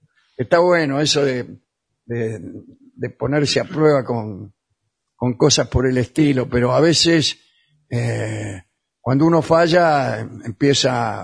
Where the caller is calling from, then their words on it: Asunción, Paraguay; de Asunción, Paraguay.